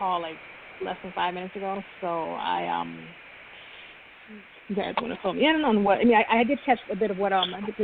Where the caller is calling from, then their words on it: Atlanta, Georgia, United States; I'm calling from Atlanta, Georgia.